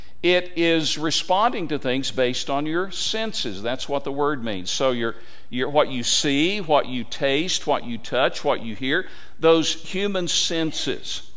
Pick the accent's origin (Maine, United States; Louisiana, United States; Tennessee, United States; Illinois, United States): Tennessee, United States; that was a large part of my growing up in Tennessee. I mean, tobacco was a part of our lives.